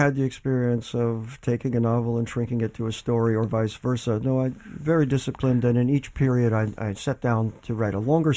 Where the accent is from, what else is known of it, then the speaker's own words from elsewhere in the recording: Peekskill, New York, United States; moved away as an adult; also born or lived in Los Angeles; now in Santa Barbara, United States; I grew up in Peekskill. I went all the way west. I'd never been west of the Hudson River until I was 25.